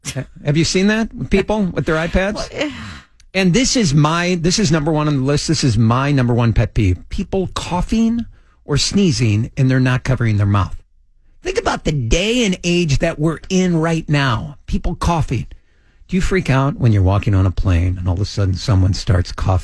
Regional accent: Peoria, Illinois, United States; I grew up in Peoria. Absolutely, I was in Peoria.

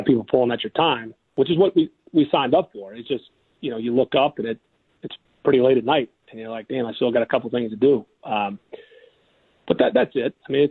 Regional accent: Tennessee, United States; now in Atlanta, United States; We loved being in Nashville, and I'm from Tennessee.

